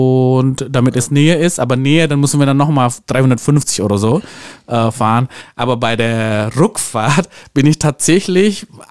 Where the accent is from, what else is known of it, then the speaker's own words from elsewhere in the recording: Jakarta, Indonesia; now in Metzingen, Germany; ich komme ja aus Jakarta und ich habe ja niemals, als ich klein war, geträumt